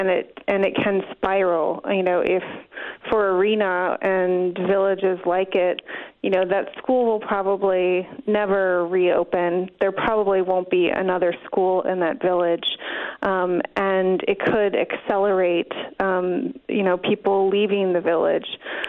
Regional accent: Somers, Wisconsin, United States; Well, I grew up in small town Wisconsin. I grew up in Summers, Wisconsin

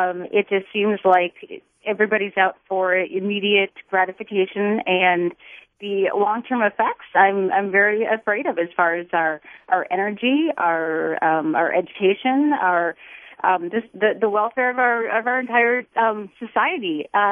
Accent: Wisconsin, United States; I'm not proud to say that I'm from Wisconsin.

